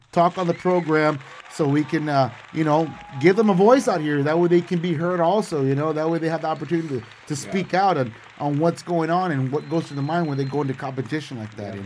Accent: Donna, Texas, United States; You know, and we've been eyeballing, as far as my hometown, been eyeballing Donna, ISD, as far as the high school players.

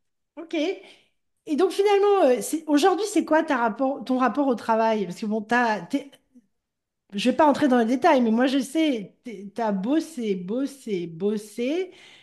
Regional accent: Gabon; vu que je parle anglais avec quand même un accent français, donc les gens disent « Oh, you're French, t'es française et tout ». Je dis « Non, je ne suis pas française, je suis gabonaise ». Gabon? Je dis « Afrique, je viens d'Afrique, Afrique centrale ».

